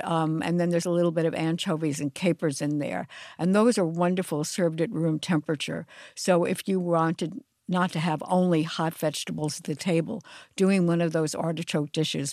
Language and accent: English; Brooklyn, New York, United States; When I was a little girl, I grew up in Brooklyn in a all-Jewish neighborhood